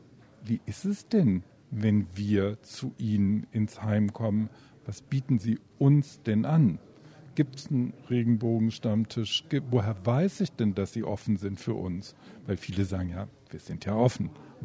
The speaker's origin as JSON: {"language": "German", "town": "Cologne", "region": "North Rhine-Westphalia", "country": "Germany", "said": "Also ich komme ja nun selber aus Köln"}